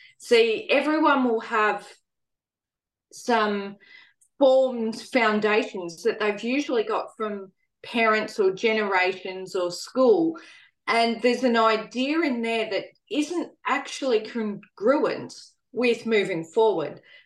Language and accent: English; Australia; born there; I'm in Australia at the moment. I'm Australian born, but we quite often travel for various work purposes.